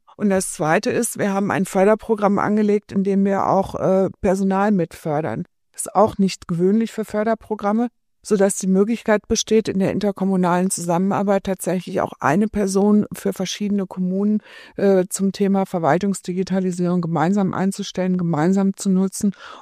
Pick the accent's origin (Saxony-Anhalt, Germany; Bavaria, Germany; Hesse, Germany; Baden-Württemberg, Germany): Hesse, Germany; Darmstadt; wenn ich jetzt mal meine Heimatstadt Darmstadt mir anschaue